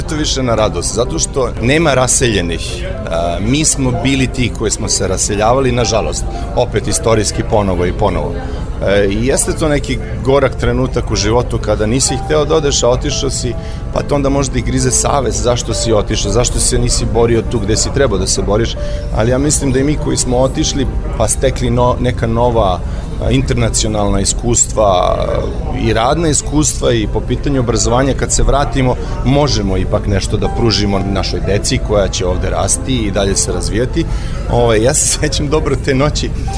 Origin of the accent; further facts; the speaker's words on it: Mladenovac, Belgrade, Serbia; also born or lived in Smederevska Palanka; Ja sam rođen u Smederevskoj Palanci i prvih 7 godina života sam tamo proveo, ali Mladenovac je strašno blizu, posle sam čitavo detinjstvo proveo u Mladenovcu.